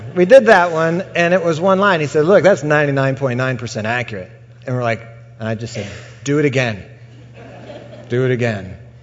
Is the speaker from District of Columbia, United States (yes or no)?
yes; Washington, District of Columbia, United States; I grew up in Washington, D.C., and we moved to Iowa in the fall, and we didn't know anybody.